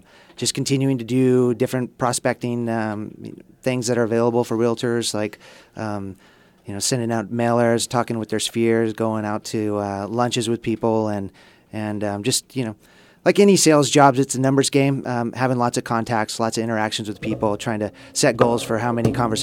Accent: Santa Barbara, California, United States; I was born and raised here in Santa Barbara.

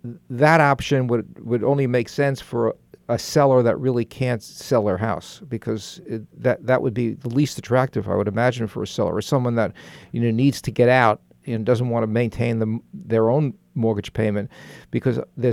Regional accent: New York, United States; So Diane is from Boston, I'm from New York, and you're from Rhode Island

